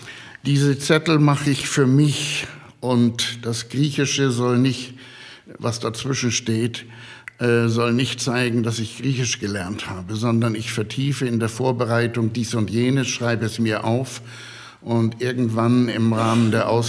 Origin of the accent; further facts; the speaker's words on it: Hamburg, Germany; now in Switzerland; Gesagt wurde, wir kommen aus der Schweiz. Das stimmt. Und trotzdem, wir sind Hamburger. Wir kommen aus Hamburg, aus der Freien Evangelischen Gemeinde. Damals, vor 54 Jahren, sind wir in die Schweiz gegangen.